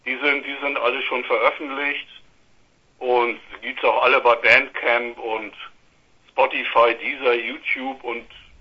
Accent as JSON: {"language": "German", "town": "Lüneburg", "region": "Lower Saxony", "country": "Germany", "said": "Auf einmal merkt man, wir sind ja alle aus Lüneburg."}